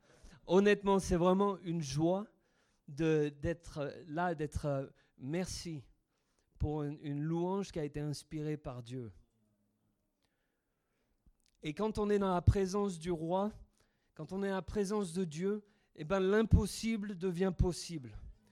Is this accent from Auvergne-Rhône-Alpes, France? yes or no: yes; Montélimar, Auvergne-Rhône-Alpes, France; born there; also born or lived in Cyprus; Je suis né à Montélimar, il y a 25 ans. Et un peu plus.